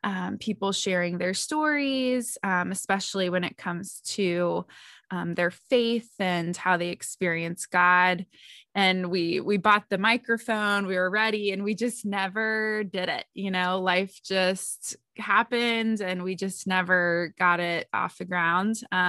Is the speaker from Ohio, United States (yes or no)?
yes; Cincinnati, Ohio, United States; But I'm from Cincinnati, Ohio.